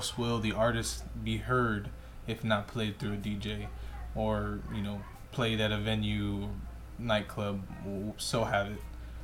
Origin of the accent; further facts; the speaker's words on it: Corpus Christi, Texas, United States; So, coming from Corpus, I'm deep south Texas.